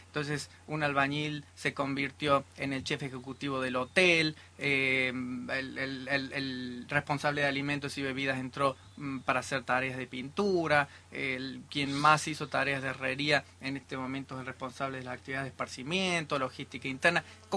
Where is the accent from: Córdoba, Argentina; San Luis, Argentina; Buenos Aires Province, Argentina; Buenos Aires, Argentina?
San Luis, Argentina; Villa Mercedes; born there; accent: mixed Córdoba tonada; No, yo nací en Villa Mercedes, San Luis.